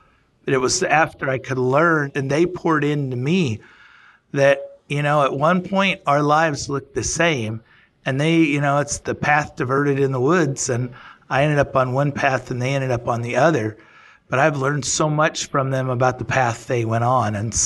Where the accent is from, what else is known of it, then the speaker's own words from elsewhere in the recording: Texas, United States; As a Texan, I could tell you it's really important.